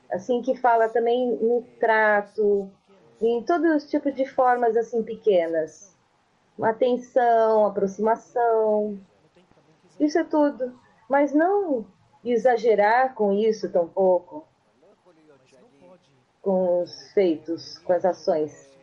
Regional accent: Porto Alegre, Rio Grande do Sul, Brazil; Eu sou de Porto Alegre

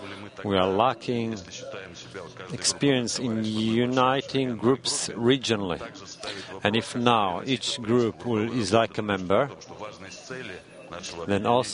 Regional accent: Krasnoyarsk, Krasnoyarsk Krai, Russia; English is a second language; And I'm from Krasnoyarsk

